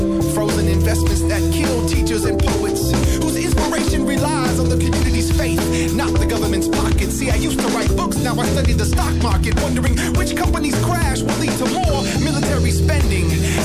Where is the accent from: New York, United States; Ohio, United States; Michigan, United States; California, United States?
California, United States; Chula Vista; I'm from California, Chula Vista, near the Mexican border.